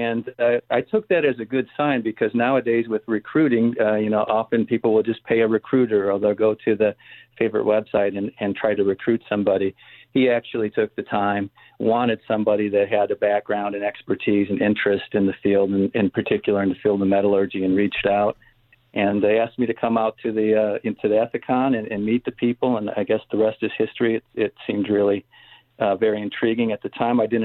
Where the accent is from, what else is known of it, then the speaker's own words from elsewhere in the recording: Indiana, United States; When I grew up, I grew up in Northwest Indiana.